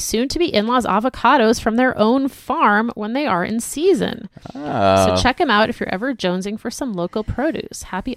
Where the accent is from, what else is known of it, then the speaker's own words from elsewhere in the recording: Florida, United States; now in Colorado, United States; I grew up in Florida with Latino parents who had no idea that this was a thing. So, of course, I never got to do fall things. But my husband and I moved to Colorado earlier this year